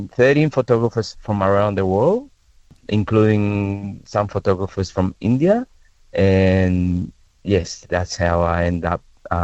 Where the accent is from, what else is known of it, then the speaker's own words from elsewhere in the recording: Argentina; now in Sydney, Australia; I am originally from Argentina. I've been living in Sydney for more than 30 years.